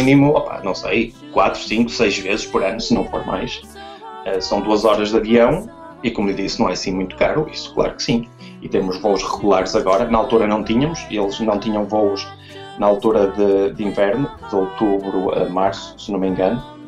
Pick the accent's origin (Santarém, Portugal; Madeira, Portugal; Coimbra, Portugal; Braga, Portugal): Braga, Portugal; Chorente; now in Ireland; a aldeia de onde eu venho, que é Chorento, do concelho de Barcelos, onde vamos na estrada e só vemos vacas e ovelhas no pasto.